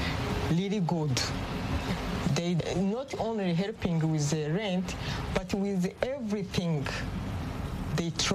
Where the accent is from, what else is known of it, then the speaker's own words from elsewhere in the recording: Burundi; now in Hong Kong; I'm from Burundi. I'm 38 years old. I have been in Hong Kong for almost 5 years. I have one son. We live together.